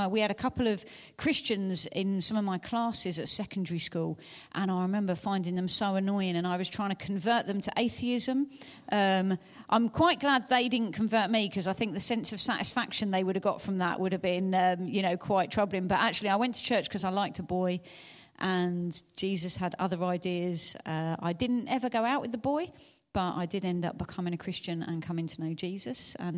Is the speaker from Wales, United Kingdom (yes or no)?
no; Hastings, South East England, United Kingdom; So I grew up in Hastings, living in poverty myself from a very working class family. As a kid, I lived on the 16th floor of a block of council flats